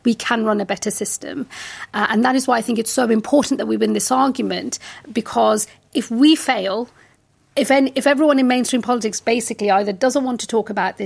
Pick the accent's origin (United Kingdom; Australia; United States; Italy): United Kingdom; England; the people that don't think I'm English, the people that hate me because I'm a Muslim